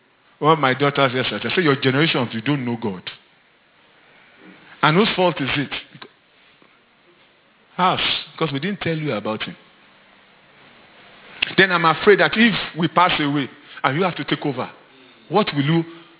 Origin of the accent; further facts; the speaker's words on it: Lagos, Nigeria; born there; I did study Yoruba in school. Don't worry. I was born in Lagos.